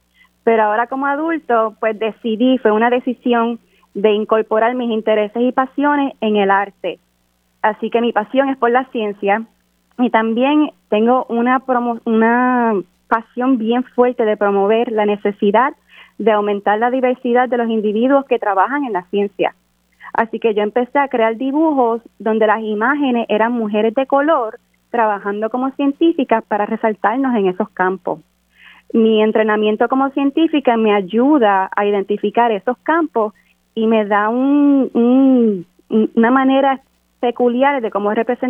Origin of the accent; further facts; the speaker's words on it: Humacao, Puerto Rico; moved away as an adult; now in Sacramento, United States; ahora estoy en California y trabajando como profesora en Sacramento State. Yo viví en Humacao hasta que terminé mi bachillerato en microbiología de la UPR de Humacao.